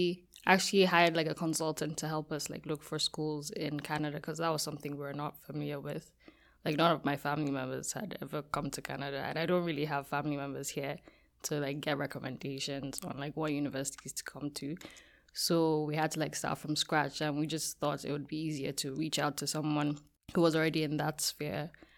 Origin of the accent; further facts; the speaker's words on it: Nigeria; like Nigeria, for example, because I'm Nigerian.